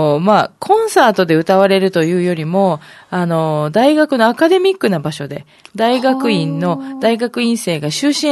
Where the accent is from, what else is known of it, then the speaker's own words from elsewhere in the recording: Urasoe, Okinawa, Japan; 私浦添出身なんですけれども、